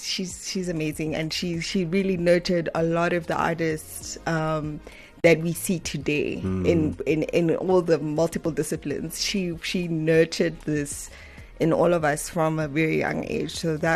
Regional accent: Windhoek, Western Cape, South Africa; I grew up in Vintu.

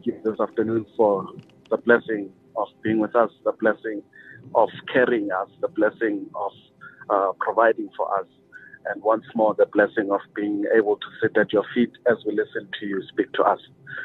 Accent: Soweto, Gauteng, South Africa; a guy I grew up with in Soweto

